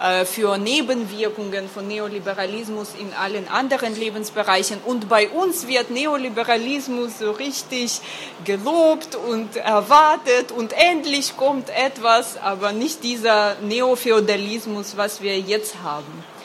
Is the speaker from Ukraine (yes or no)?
yes; Ukraine; Deshalb bin ich wahrscheinlich hier als Ukrainerin jetzt straffällig